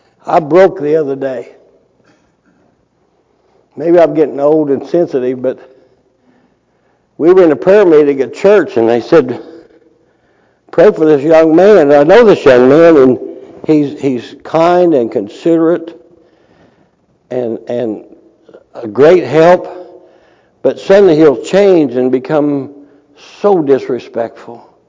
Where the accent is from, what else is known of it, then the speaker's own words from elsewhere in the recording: Kentucky, United States; accent: Kentuckian; Sounds like a Kentuckian, which I am. Y'all didn't know I was born down in Kentucky, did you? Maybe, I don't know. Way down south, right on the Tennessee line.